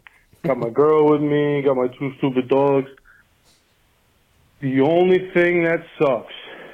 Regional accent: Queens, New York, United States; So I'm born and raised in Queens.

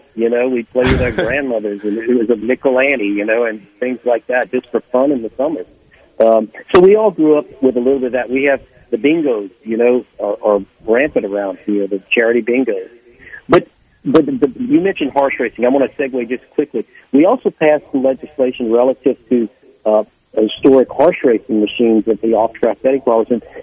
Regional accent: Lafayette, Louisiana, United States; So if I'm driving from my hometown of Lafayette, let's say up to Shreveport

